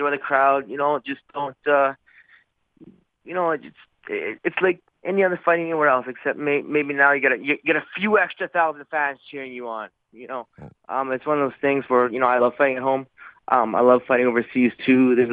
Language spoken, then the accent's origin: English; Canada; I do not, especially when I'm in Canada, I do not want to lose in front of my hometown fans.